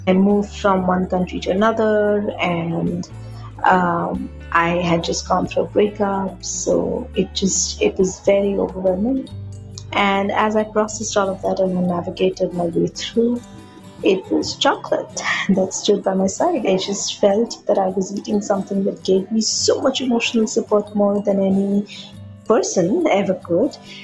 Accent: India; English is a second language; from India.

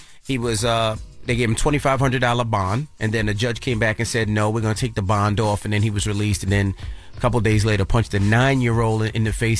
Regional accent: New York, United States; I'm a New Yorker, but I'm a Knicks fan.

